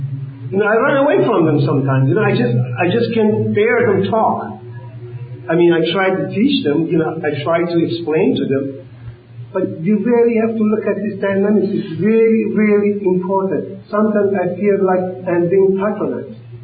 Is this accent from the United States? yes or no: no; Iran; I'm from Iran, for example. You know, you can look in my community. We are very different people.